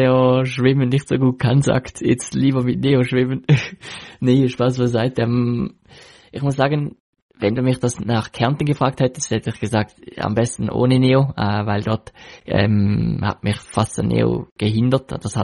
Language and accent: German; Switzerland; als Schweizer